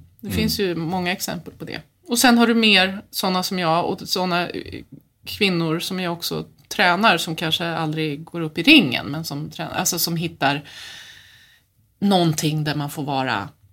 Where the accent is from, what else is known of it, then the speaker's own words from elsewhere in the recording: Örebro, Örebro County, Sweden; nu bor jag sedan 2 år tillbaka i lilla Nora i Bergslagen. Och så, jag brukar säga att det är en halv hemvändare, för jag är ju från Örebro.